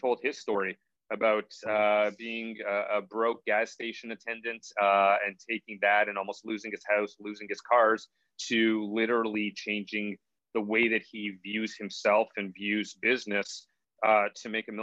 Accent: Montreal, Quebec, Canada; I grew up in Montreal, Canada. Even though it is considered a big metropolis, it's actually a very small town.

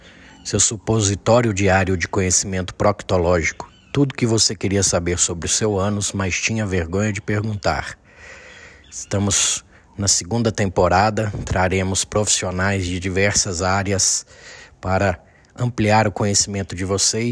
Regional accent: Minas Gerais, Brazil; venho de Minas Gerais, de uma família espírita.

